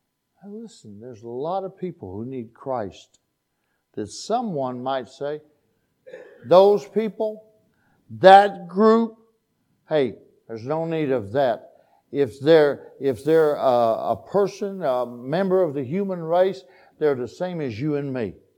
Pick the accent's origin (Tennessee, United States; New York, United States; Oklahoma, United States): Oklahoma, United States; Listen, we're from Oklahoma. And we had not traveled a whole lot in those days.